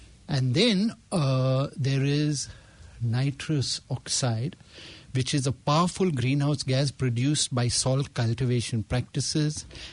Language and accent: English; Mumbai, Maharashtra, India; when I was a child, I grew up in Santa Cruz in Bombay, and had the privilege of staying in a small little bungalow kind of environment.